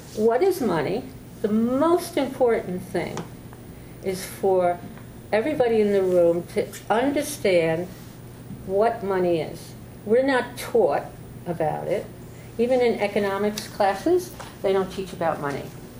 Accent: New York City, New York, United States; I live in New York. I was born in New York and lived there all my life.

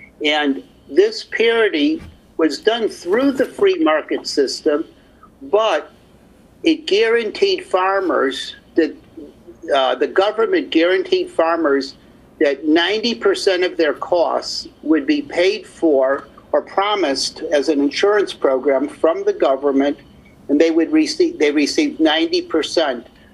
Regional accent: Chicago, Illinois, United States; I'm from Chicago. I was born and raised. I was a city person

